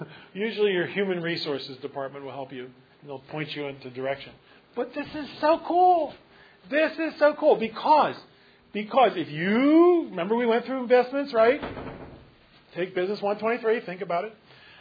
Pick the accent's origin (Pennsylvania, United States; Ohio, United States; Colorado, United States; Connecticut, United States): Pennsylvania, United States; Philadelphia; moved away; He's from Philadelphia. I'm from Philadelphia. We're Italians, Goombas. You ever been to Philadelphia? You're not missing anything. Okay, but anyway, he moved out, I moved out